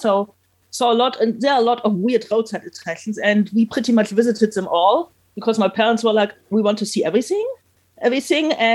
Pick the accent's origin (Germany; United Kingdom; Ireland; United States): Germany; North Germany; English is a second language; I'm from North Germany, so we don't get very big butterflies.